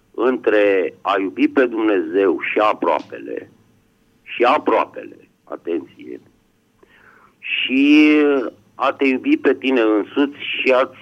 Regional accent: Bucharest, Romania; din București și vreau să-mi spun opinia despre subiectul pe care dumneavoastră îl dezbateți astăzi

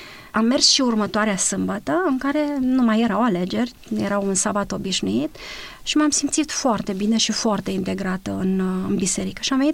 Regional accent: Baia Mare, Maramureș County, Romania; Eu sunt din Baia Mare și de aceea am căutat biserica în Baia Mare.

